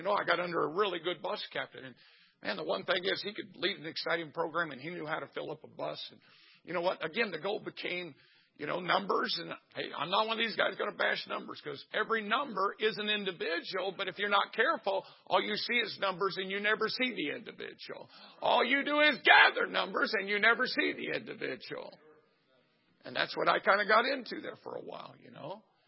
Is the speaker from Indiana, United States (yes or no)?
yes; Jasonville, Indiana, United States; I'm from Jasonville, Indiana, folks. 1,900 people. We got one stoplight.